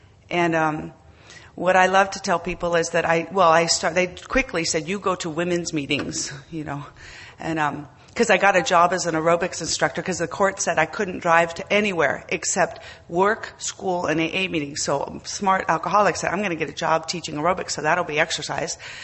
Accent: California, United States; now in Monterrey, Mexico; And I'm from California, but I live in Monterrey, Mexico.

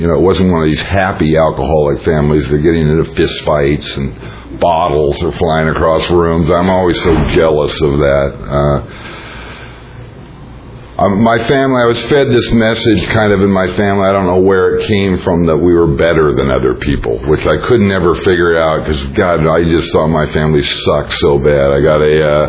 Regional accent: Portland, Oregon, United States; born there; I was born in Portland, Oregon.

